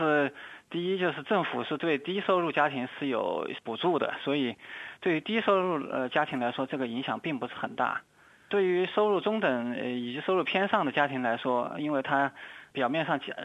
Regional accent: China; 就是我们中国人的字典里面有个词叫做这个物美价廉

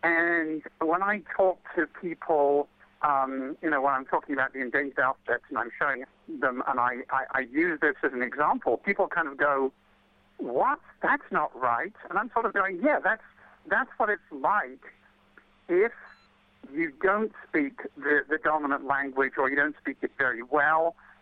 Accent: England, United Kingdom; You know, growing up in England, as you said, really a privileged situation.

